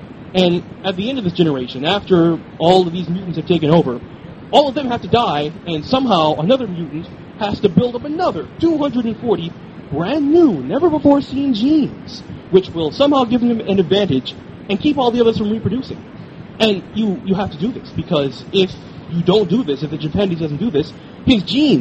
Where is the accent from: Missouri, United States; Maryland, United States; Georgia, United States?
Missouri, United States; you can tell I'm from Missouri